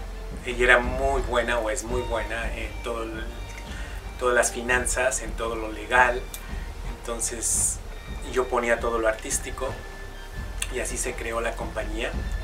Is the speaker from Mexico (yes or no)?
yes; Mexico; now in Montreal, Canada; Yo salí de México hace muchos años, ya llevo más tiempo fuera que lo que yo estaba en México. Te soy sincero, me siento como ya no sé de dónde soy, pero jamás podría decir que soy canadiense. Mi familia, mis raíces están en México